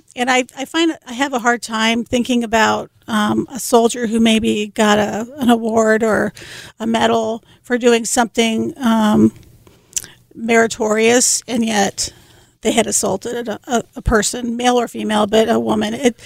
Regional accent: Grand Forks, North Dakota, United States; born there; also born or lived in Rapid City; So I was born in Grand Forks at the air base there.

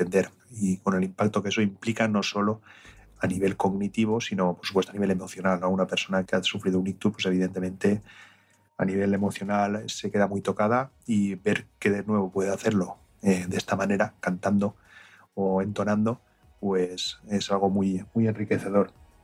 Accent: Valencia, Valencian Community, Spain; yo que soy de Valencia

